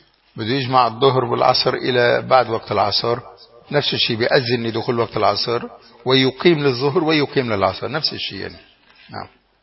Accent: Tripoli, North Governorate, Lebanon; عندنا في طرابلس بتلاقي قبل الأذان بيكون في بعض التسابيح والتوشيحات

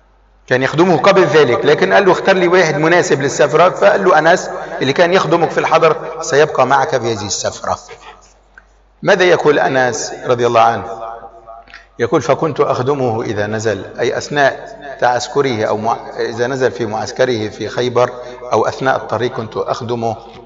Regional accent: Lebanon; نضرب مثلا عندنا في لبنان، إنسان منا بيكون في لبنان

